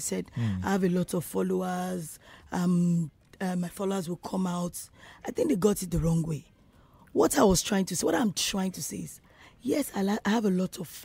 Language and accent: English; Lagos, Nigeria; I'm from Lagos, Central District.